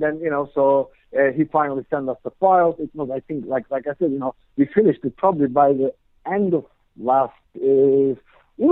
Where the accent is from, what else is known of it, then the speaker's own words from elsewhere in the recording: Istanbul, Turkey; moved away as an adult; now in New Jersey, United States; I'm originally from Istanbul, Turkey.